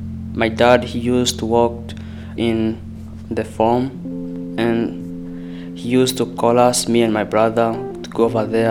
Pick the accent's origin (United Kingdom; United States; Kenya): Kenya; English is a second language; I'm from Kenya and I'm 15 years old.